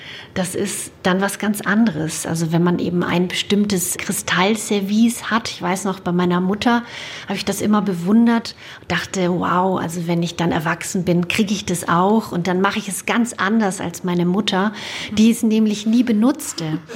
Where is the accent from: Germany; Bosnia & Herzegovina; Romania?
Romania; first language German; Also Deutsch ist meine Muttersprache und ich war auch auf einer deutschen Schule und wir haben zu Hause Deutsch gesprochen. Rumänisch ist die Sprache der Straße gewesen, ne?